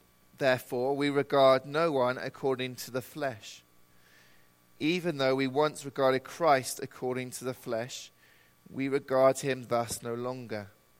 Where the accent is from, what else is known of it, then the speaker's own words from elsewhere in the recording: England, United Kingdom; If a Scottish person was here, you would not understand a word they are saying. But I'm English, so you understand me. I speak the Queen's language.